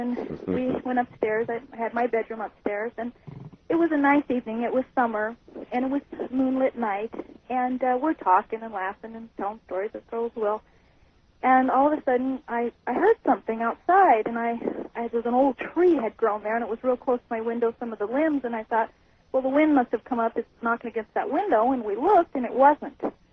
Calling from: Kelso, Montana, United States; Hi, I'm calling from Kelso, Montana.

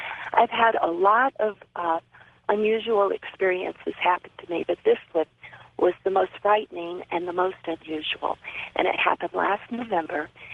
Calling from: Arizona, United States; also born or lived in Manhattan / Santa Monica; I'm calling from Arizona.

